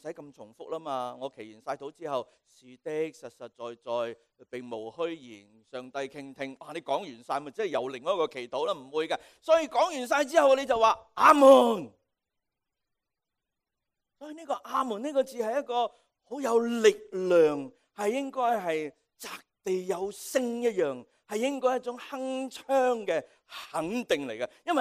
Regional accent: Guangdong, China; accent: Cantonese; 我们广东话嘛，真不真啊？

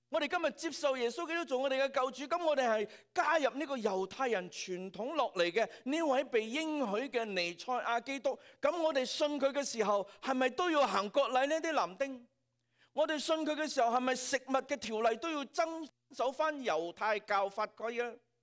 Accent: Hong Kong; 我们在香港成长的时候

